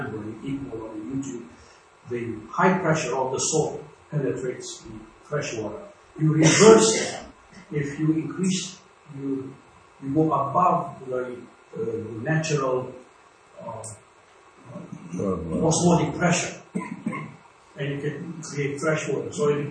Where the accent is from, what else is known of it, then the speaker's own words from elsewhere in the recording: Jerusalem, Palestine; And I'm actually a Palestinian. I was raised in Jerusalem, of course, 11 years, and it was Palestine. So I usually, if I don't make my Israeli friends angry, I say I'm a Palestinian. And I speak the language